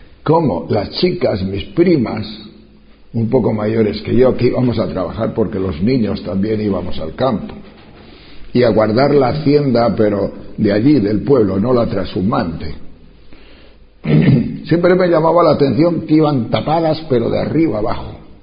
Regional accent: Tejerina, Castile and León, Spain; Cuando yo era pequeño, en las montañas de León, allá cerca de Riaño, es un pueblo, mi pueblo se llama Tejerina, pueblito

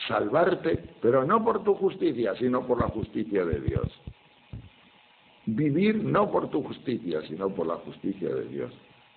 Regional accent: León, Castile and León, Spain; Cuando yo era joven, iba a la montaña, allá por mi tierra, por León, los picos de Europa, son montañas muy altas, muy grandes.

